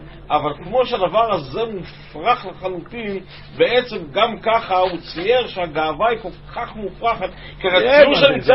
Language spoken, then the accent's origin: Hebrew; France; אני צרפתי